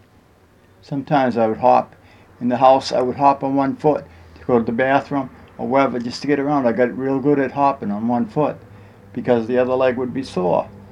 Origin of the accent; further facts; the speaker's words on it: Brockton, Massachusetts, United States; I grew up in Brockton with my family, my mother, father, and I had a total of 10 children in the family. I was one of the 10.